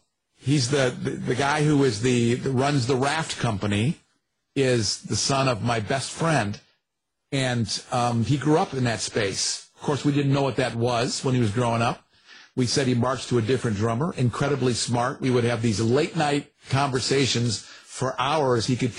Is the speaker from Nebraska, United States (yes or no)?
no; Ann Arbor, Michigan, United States; I grew up in Ann Arbor, Michigan, and I had parents that were incredibly inclusive before it was cool.